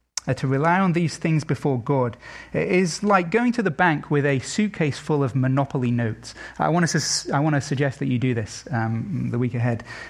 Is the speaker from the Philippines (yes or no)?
no; England, United Kingdom; I can say this as an Englishman